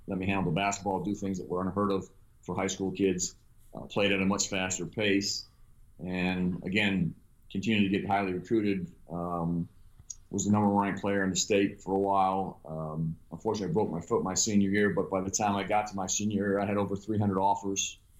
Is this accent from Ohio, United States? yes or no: yes; Brecksville, Ohio, United States; when I was growing up in Brecksville